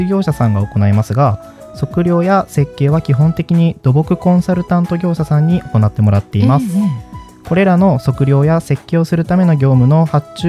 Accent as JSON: {"language": "Japanese", "region": "Yamaguchi", "country": "Japan", "lives_now": "Okayama, Japan", "said": "私は山口県の山口市出身になります。"}